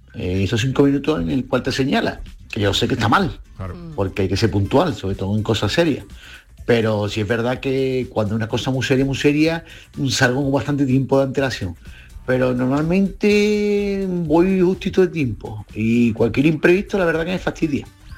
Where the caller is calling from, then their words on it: Cádiz, Andalusia, Spain; de Cádiz.